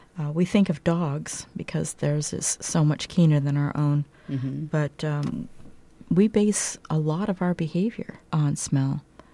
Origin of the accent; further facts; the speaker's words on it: West Coast, United States; I was remembering that I had... really profound experience upon going back to my hometown. I had moved from the West Coast to the East Coast, and upon returning, I smelled the trees, and it just brought me right back to my childhood.